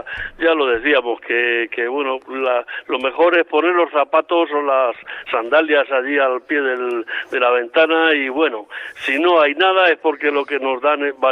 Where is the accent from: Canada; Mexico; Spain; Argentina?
Spain; nosotros como españoles